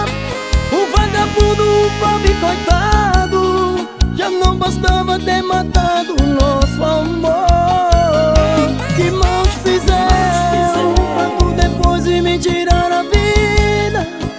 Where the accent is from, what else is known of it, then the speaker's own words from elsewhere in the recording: Sergipe, Brazil; pra toda a galera de Sergipe, minha terra natal.